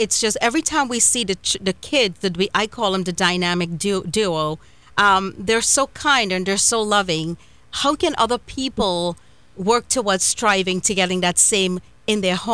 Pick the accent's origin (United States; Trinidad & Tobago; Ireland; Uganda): Trinidad & Tobago; And, you know, I grew up in Trinidad and Tobago. I'm Hindu, and that's our religion, not to eat meat, of course.